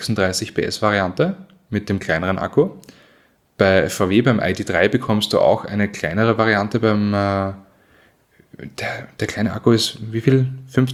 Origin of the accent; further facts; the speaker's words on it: Austria; Bei uns in Österreich macht es ja schon Sinn